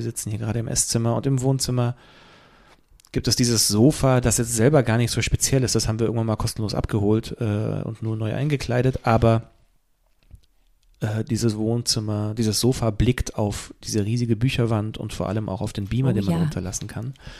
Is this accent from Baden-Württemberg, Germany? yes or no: yes; Pforzheim, Baden-Württemberg, Germany; der hat sich S gekauft in der Buchhandlung in Pforzheim, wo ich herkomme ursprünglich.